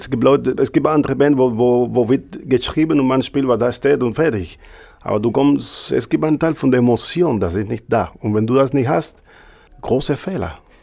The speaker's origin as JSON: {"language": "German", "country": "Cuba", "said": "ist mehr wie meine Heimat, Kuba, Lateinamerika."}